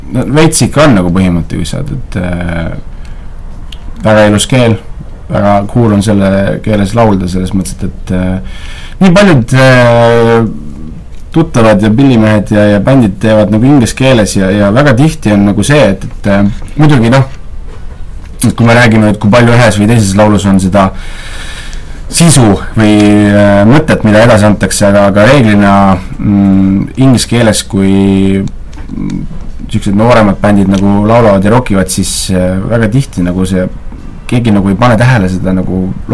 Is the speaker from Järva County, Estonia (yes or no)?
yes; Paide, Järva County, Estonia; born there; No mina küll antud olukorras elasin küll Tallinnas, aga ma olen sündinud Paides